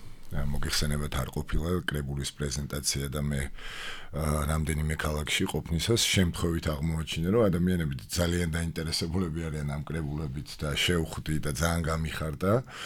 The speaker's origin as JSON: {"language": "Georgian", "town": "Batumi", "region": "Adjara", "country": "Georgia", "said": "მაგრამ თავისთავად ამ ქალაქიდან ვართ, ეს ამ ქალაქის მაჯის სემაზე გვაქვს, გვიდევს ხელი და გვიყვარს, რა თქმა უნდა."}